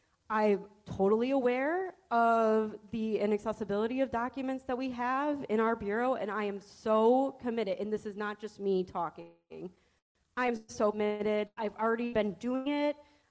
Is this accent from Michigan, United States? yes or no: yes; Michigan, United States; where I grew up in Michigan has no public transportation whatsoever.